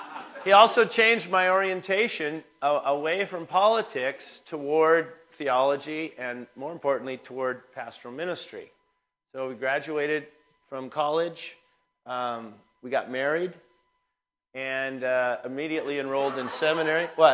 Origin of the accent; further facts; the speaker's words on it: Spokane, Washington, United States; My own journey is that I grew up in Spokane, Washington, where Gonzaga University is.